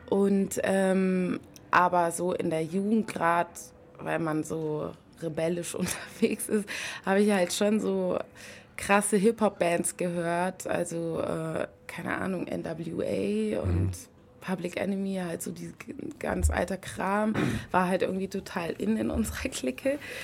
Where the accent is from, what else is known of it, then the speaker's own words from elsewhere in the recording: Romania; moved away; Und aber ursprünglich komme ich eigentlich aus Rumänien, dort habe ich auch ein kleines Domizil.